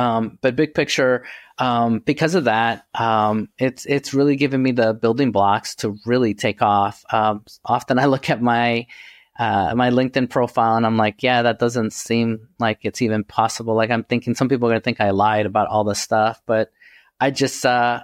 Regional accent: New York City, New York, United States; I grew up in New York City, and my mother had me as a teenager, and we literally grew up in poverty together.

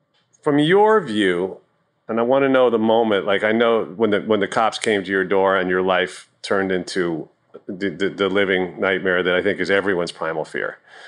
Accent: New York, United States; Of course, I'm from New York, so I sound ridiculous.

